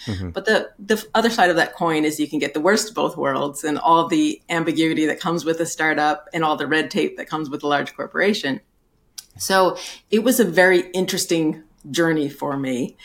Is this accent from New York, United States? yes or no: yes; New York, United States; I'm originally from upstate New York.